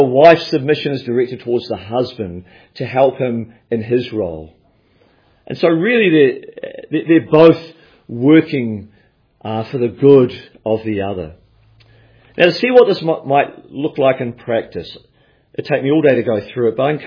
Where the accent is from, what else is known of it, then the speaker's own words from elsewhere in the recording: Victoria, Australia; a difficult thing in my home state of Victoria